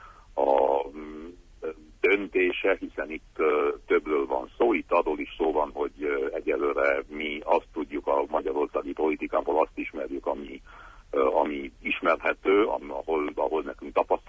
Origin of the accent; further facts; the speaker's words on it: Transylvania, Romania; következnek még megmérettetések otthon Erdélyben